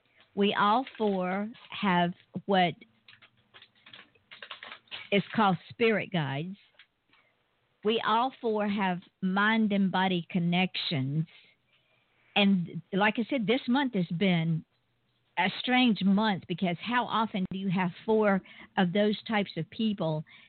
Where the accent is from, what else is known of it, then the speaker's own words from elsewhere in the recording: Georgia, United States; Now, Central Florida to me is like my home state of Georgia.